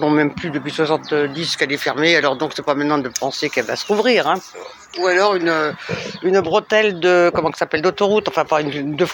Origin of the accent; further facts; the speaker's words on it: Fontenay, Île-de-France, France; moi je suis natif de Fontenay, donc j'étais à la région parisienne avant.